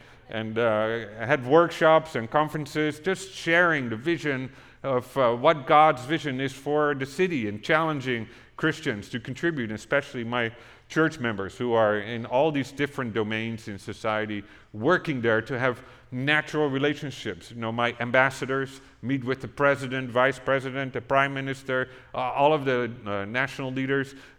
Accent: Netherlands; I feel like, oh, this is like the days I grew up in Holland feels like what you're experiencing here today.

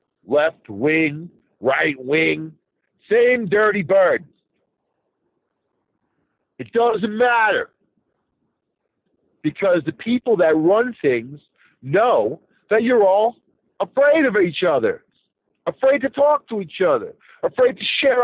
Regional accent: El Paso, Texas, United States; born there; And by the way, I was born in El Paso, Texas, man. In 1966, in the desert

